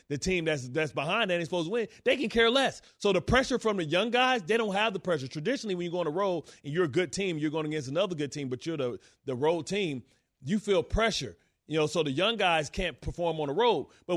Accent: Detroit, Michigan, United States; Oh, man. I'm from Detroit, man. Come on, son.

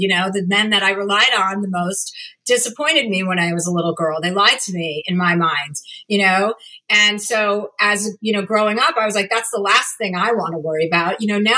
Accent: New Jersey, United States; I'm from New Jersey. I'm not going down that road.

